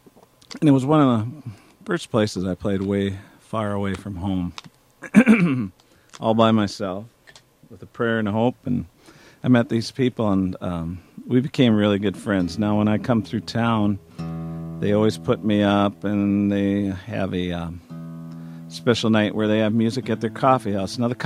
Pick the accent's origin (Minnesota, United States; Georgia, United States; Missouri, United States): Minnesota, United States; also born or lived in California; I'm from Minnesota originally.